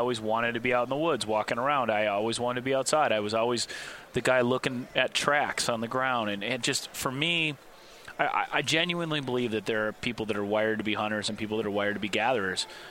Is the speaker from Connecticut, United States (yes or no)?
no; Nowthen, Minnesota, United States; I grew up in Minnesota, a little tiny town called Nowthen, Minnesota, which is literally an intersection of about an hour north of the Twin Cities.